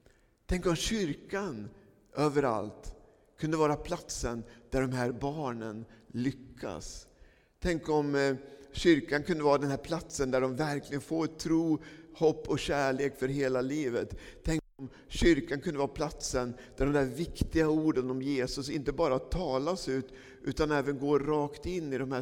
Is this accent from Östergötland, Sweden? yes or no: yes; Söderköping, Östergötland, Sweden; hängde mycket i Pingstkyrkan i Söderköping där jag växte upp